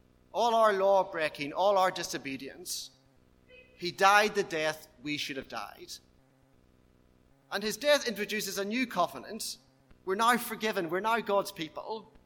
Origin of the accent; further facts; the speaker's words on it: United Kingdom; I'm British. I'm Anglican.